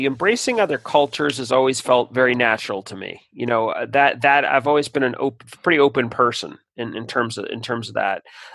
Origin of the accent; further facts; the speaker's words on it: Boston, Massachusetts, United States; born there; I was born in Boston.